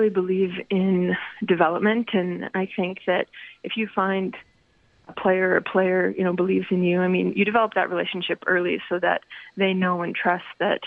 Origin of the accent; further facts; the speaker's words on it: Calgary, Alberta, Canada; One, I have grown up in Alberta. I'm from Calgary, been a part of the Alberta basketball community for a long time